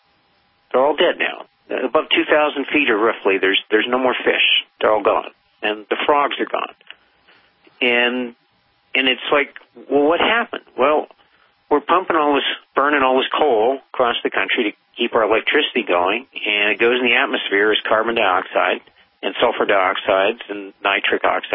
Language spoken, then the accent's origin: English; Burlington, Vermont, United States; When I was a kid, I grew up in Burlington, Vermont, and so the Adirondacks of upstate New York were right across Lake Champlain